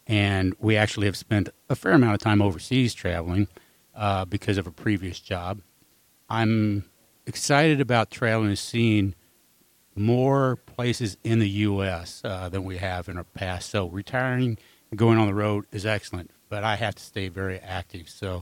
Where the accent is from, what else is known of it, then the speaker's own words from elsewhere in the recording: Missouri, United States; also born or lived in Carolinas; We grew up, both of us, central. We grew up in Missouri. We've had the opportunity in our life to live 20 plus years, basically raise our family in the Carolinas.